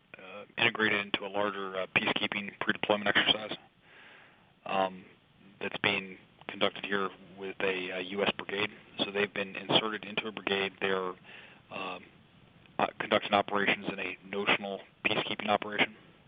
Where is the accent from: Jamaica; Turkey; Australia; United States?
United States; Pennsylvania; I grew up in Pennsylvania.